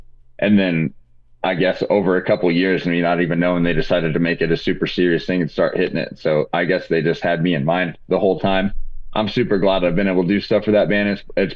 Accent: Indiana, United States; I was from Indiana.

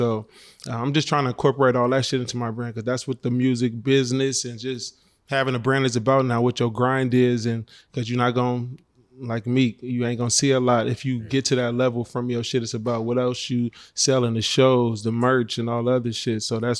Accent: Oakland, California, United States; Yeah, I'm from the town. I'm from Oakland.

